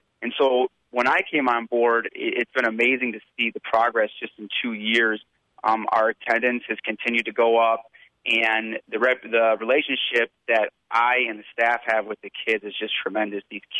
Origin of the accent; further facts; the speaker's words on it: Delavan, Wisconsin, United States; she's from Madison, and I'm from Delavan. I've lived here my whole life.